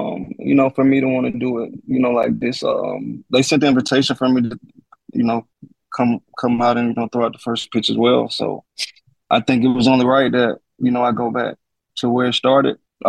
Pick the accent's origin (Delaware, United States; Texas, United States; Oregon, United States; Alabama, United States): Alabama, United States; I mean, I'm from Alabama. It's a small community.